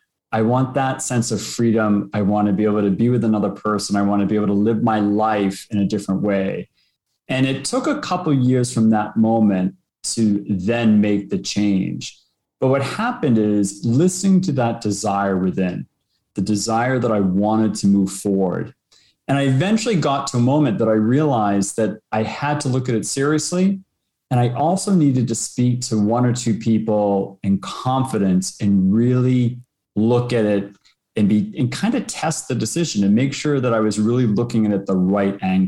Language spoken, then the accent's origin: English; United States; now in Toronto, Canada; I'm actually American. I live in Toronto. After university, I went to the seminary to study to become a Catholic priest